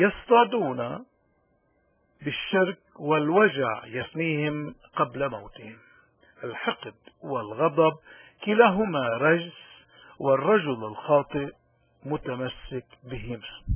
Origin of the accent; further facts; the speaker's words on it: Lebanon; نحن كشعب لبناني مقارنة أو نسبة بعدد سكاننا